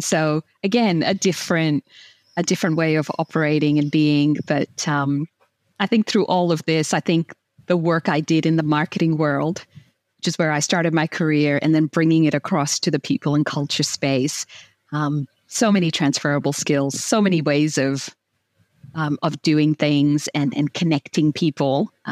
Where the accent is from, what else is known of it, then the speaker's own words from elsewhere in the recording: Massachusetts, United States; growing up in the States and in Massachusetts in particular, a lot of the times I was the first.